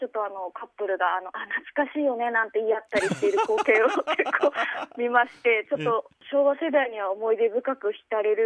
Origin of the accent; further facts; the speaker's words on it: Toyama, Japan; 実は私たち富山県民が大好きなある食べ物に幼虫がついていたことで排出されたサナダムシなんですが